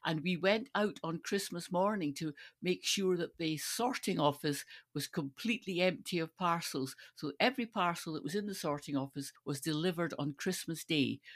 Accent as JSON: {"language": "English", "town": "Stirling", "region": "Scotland", "country": "United Kingdom", "tie": "born or raised there", "said": "I grew up in Stirling, and Bridge of Allen is about two, three miles outside Stirling."}